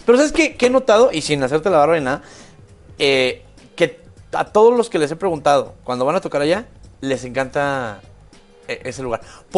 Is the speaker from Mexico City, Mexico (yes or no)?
no; Chihuahua, Mexico; Porque yo soy de Chihuahua